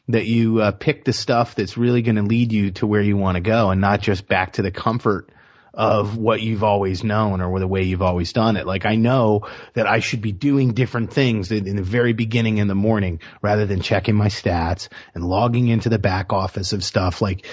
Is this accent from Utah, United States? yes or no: no; Miami, Florida, United States; now in Tampa, United States; I just moved up here to Tampa Bay from Miami. I'm born and raised in Miami.